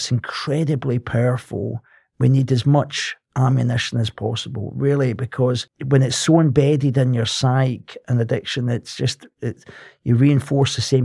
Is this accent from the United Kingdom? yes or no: yes; Glasgow, Scotland, United Kingdom; I grew up in Glasgow, born into a sort of family, where a Catholic family, really, in Glasgow, where of sort of Irish descent.